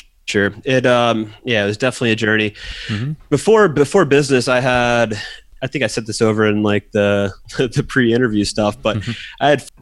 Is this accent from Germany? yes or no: no; Georgia, United States; which in the South, growing up in Georgia, it was, you know, go to college, get a job, get a wife, have kids, save till retirement, and do that.